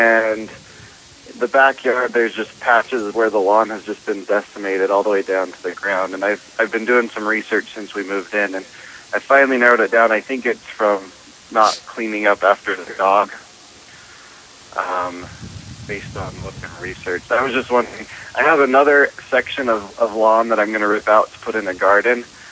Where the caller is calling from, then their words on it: West Jordan, Utah, United States; West Jordan.